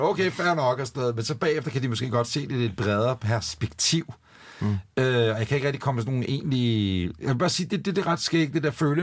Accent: Ølstykke, Capital Region of Denmark, Denmark; Nu bor vi så også i en storby, ikke? Der er nok forskel på, at ude i Ølstykke, hvor jeg kommer fra

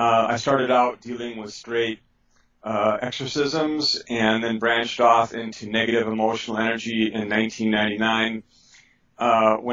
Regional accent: Milwaukee, Wisconsin, United States; I was born with psychic ability and I grew up in Milwaukee, Wisconsin. I am 58 years old now.

